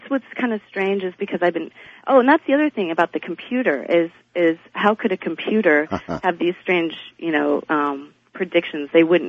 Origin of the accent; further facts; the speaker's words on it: San Diego, California, United States; And I'm from San Diego.